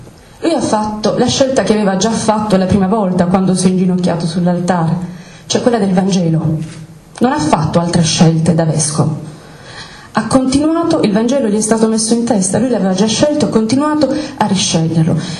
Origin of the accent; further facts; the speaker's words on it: Bari, Apulia, Italy; now in Terlizzi, Italy; io non sono salentina, sono barese, diciamo, spudoratamente barese, diciamo. Vivo tra Molfetta, che è la sede della casa editrice, e Terlizzi, che è la città dove vivo